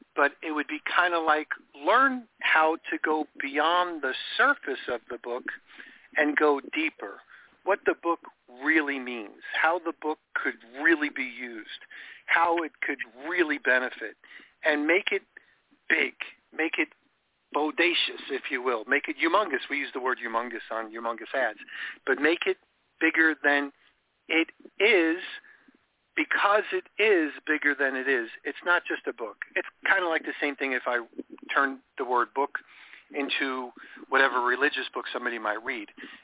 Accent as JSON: {"language": "English", "region": "New York", "country": "United States", "tie": "born or raised there", "said": "And I grew up in New York, so I was on Long Island."}